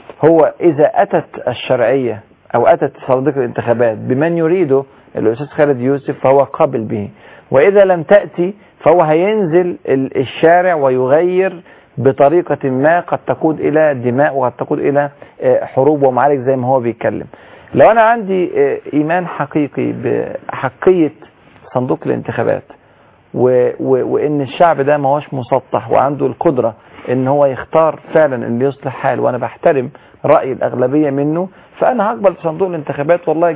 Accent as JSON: {"language": "Arabic", "country": "Egypt"}